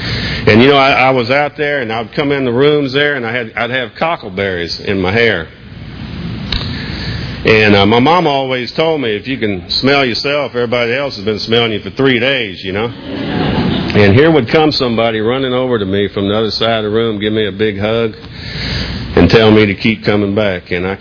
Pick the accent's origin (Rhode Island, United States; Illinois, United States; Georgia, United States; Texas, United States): Georgia, United States; I grew up in Georgia. Most people think I'm from Massachusetts listening to me talk, but I'm not. From Georgia, southwest Georgia.